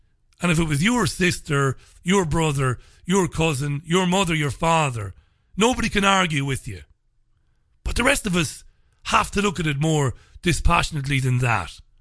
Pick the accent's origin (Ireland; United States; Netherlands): Ireland; Waterford, Munster; growing up in Waterford City in Ireland, which might as well have been a million miles away